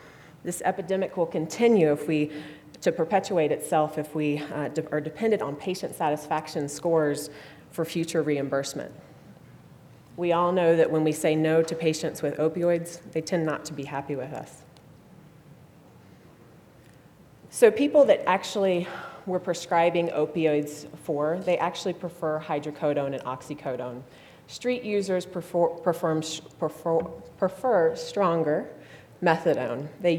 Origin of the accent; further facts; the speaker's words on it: Virginia, United States; Born and raised in Virginia, I did my undergraduate training at the University of Alabama in athletic training.